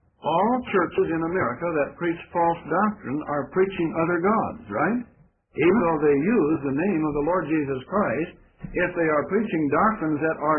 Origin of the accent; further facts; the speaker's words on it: Wisconsin, United States; born there; In my own home state where I was born in Wisconsin